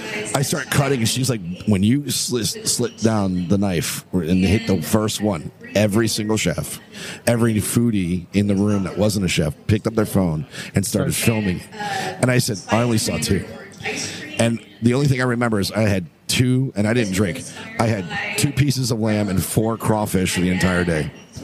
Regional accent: Miami, Florida, United States; I just wanted to make sure because, you know, we're from Miami, so if you say cocina, we say pig.

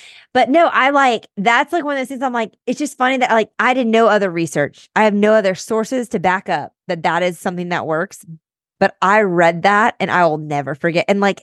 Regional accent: Kentucky, United States; Well, I remember like I'm from Kentucky. I went to Clemson.

